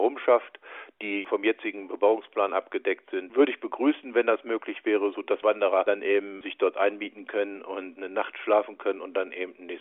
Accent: Bad Sachsa, Lower Saxony, Germany; also born or lived in Bad Lauterberg; bin geboren in Bad Lauterberg, aufgewachsen und lebe im Ortsteil der Stadt Bad Sachsa, im Ortsteil Steinach. Bin 56 Jahre alt

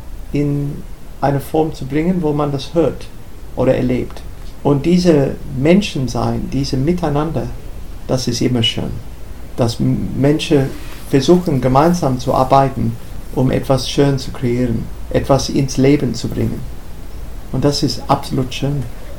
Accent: Australia; first language English; German is a second language; Es war eine Lieblingsgeschichte von mir als Kind in Australien. Ich kannte es nur auf Englisch.

